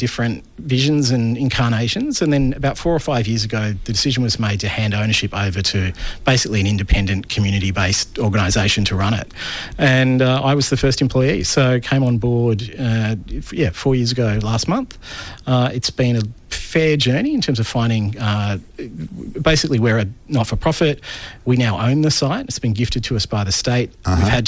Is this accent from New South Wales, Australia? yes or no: yes; Newcastle, New South Wales, Australia; So I started in Newcastle, which is my hometown, and as a underemployed late teenager, started putting on community projects and events and festivals in Newcastle.